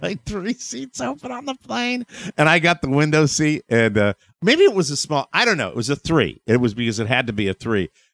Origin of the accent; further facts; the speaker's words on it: Ireland; Well, I'm an Irishman. I like to sit at the bar.